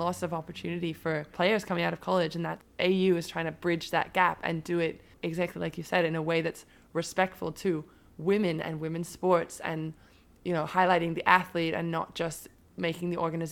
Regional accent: United Kingdom; being a British player in England

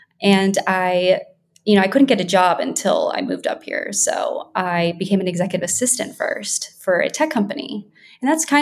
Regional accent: Mobile, Alabama, United States; moved away as an adult; now in New York City, United States; I am from Mobile, Alabama, is where I've spent most of my life, and went to college there and kind of came up to New York when a little later, many years after college probably

